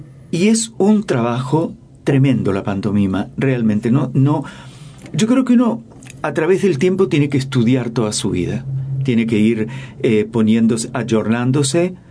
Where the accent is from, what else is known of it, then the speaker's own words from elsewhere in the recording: Uruguay; el país donde me formé, yo soy uruguayo y lo digo donde voy, en mi currículum siempre dice … Uruguay, siempre soy embajador de mi país.